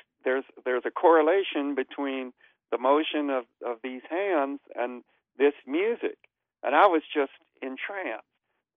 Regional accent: Texas, United States; moved away as an adult; also born or lived in New York; now in Beverly Hills, United States; I'm from Texas originally, moved to New York right out of high school. My wife, Monique, and I lived there 20-plus years and then moved out here to California. So I'm a New York Texan living in Beverly Hills.

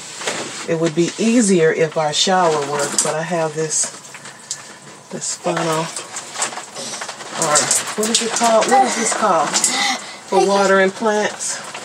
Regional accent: Richmond, United States; born or raised there

